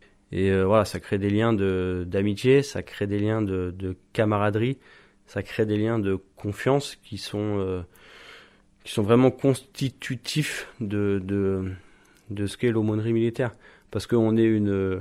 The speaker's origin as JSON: {"language": "French", "region": "Île-de-France", "country": "France", "tie": "born or raised there", "said": "j'ai grandi en Seine-et-Marne, après j'ai habité dans quelques autres villes, mais j'avais pas de... Et voilà, j'ai des racines familiales en Auvergne et en Creuse"}